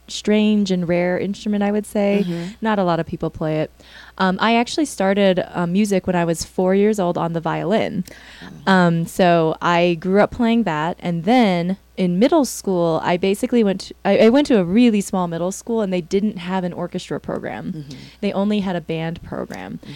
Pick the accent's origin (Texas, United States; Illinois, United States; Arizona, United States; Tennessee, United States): Texas, United States; Houston; Oh, no, we are from Houston, Texas.